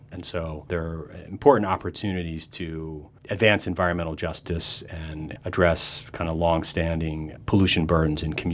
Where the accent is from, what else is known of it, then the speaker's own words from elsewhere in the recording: Pennsylvania, United States; I mean, you know, I grew up in Pennsylvania. I never thought or worried about tornadoes